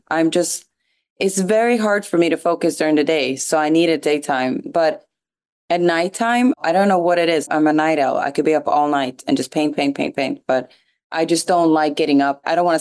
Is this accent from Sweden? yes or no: yes; Sweden; I grew up on Gambian, Senegalese music, and, you know, also growing up in Sweden at a very early age, they were playing Afrobeat already out there.